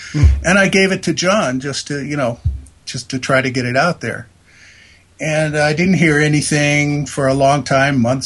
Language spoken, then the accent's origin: English; Hawaii, United States; The way I originally broke in and ended up doing the … record was I was growing up in Hawaii.